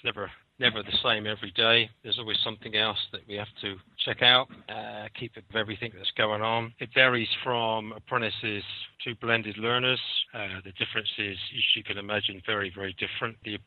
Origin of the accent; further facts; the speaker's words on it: Southampton, South East England, United Kingdom; I am from Southampton.